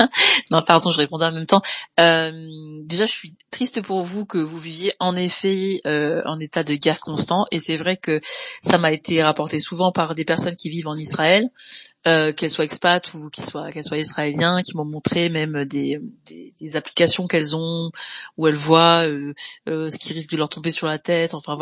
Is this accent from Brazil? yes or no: no; Belgium; parce que moi aussi je suis belge.